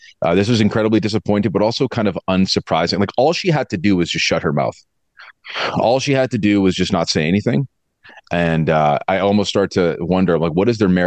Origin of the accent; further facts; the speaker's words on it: Canada; not we, as in I'm Canadian, but looking over the fence at my American brethren.